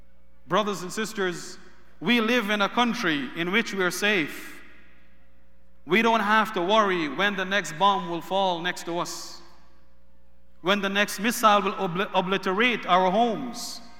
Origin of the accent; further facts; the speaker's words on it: Canada; Therefore, as Canadian Muslims or Muslim Canadians, we must be proud of our country, which upholds and promotes these values.